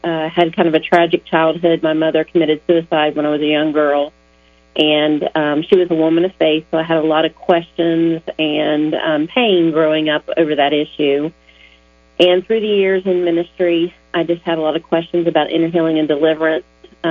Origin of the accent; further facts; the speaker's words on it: West Virginia, United States; now in Oklahoma City, United States; Well, I moved here from West Virginia about 2 years ago to the Oklahoma City area